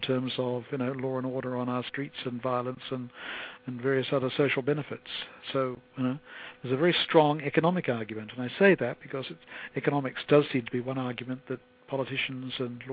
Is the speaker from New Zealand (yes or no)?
yes; New Zealand; I may be biased because I am a New Zealander